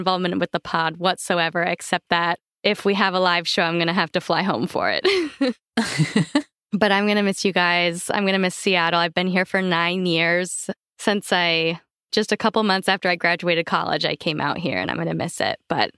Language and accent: English; East of England, United Kingdom; from Essex.